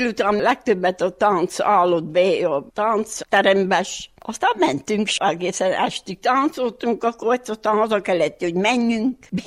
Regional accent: Máréfalva, Harghita, Romania; Márépalmi. 35-ben születtem, 935-ben, február 13.

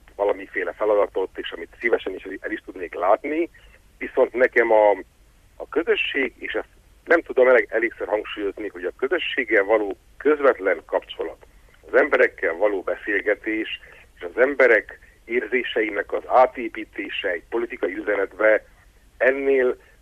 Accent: Brașov, Brașov County, Romania; én Brassóban születtem, Brassóban jártam iskolába, ott hívta magamba a buzavirággal és az irodalmi körrel azt a magyar tudatot, ami mai napig is bennem van.

